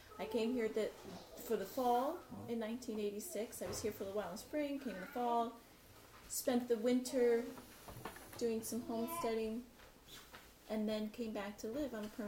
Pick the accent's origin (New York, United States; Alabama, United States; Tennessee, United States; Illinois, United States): New York, United States; Hicksville; well, I was raised on Long Island, Hicksville, Long Island, and we didn't travel very much.